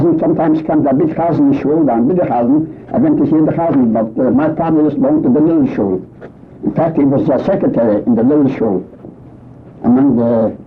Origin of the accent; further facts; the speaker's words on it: Romania; English is a second language; moved away as an adult; I was born in Romania, yeah. We lived there in the house for 21 years.